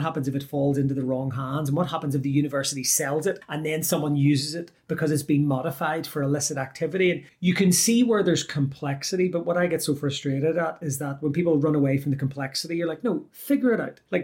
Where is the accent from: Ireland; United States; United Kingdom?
Ireland; I've seen this in a very small version growing up in Ireland